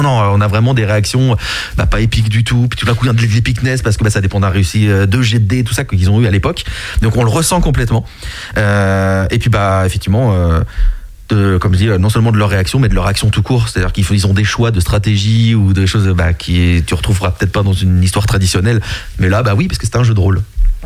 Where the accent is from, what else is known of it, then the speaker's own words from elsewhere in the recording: France; chez nous, pas du tout, parce que bah, nous sommes français